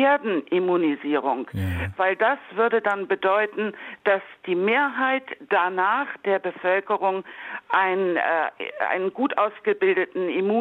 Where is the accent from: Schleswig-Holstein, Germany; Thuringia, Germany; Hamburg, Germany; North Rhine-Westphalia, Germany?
Hamburg, Germany; ich komme jetzt aus der Nähe von Hamburg